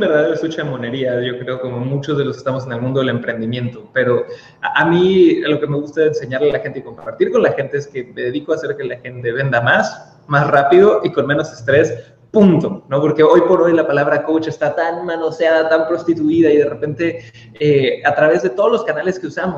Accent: Cancún, Quintana Roo, Mexico; born there; yo soy nacido en Cancún, México. Mi padre es chileno, mamá mexicana.

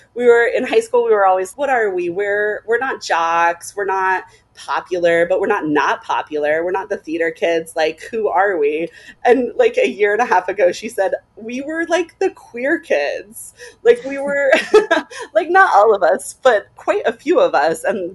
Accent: Boise, Idaho, United States; I'm from Boise, which is the big town.

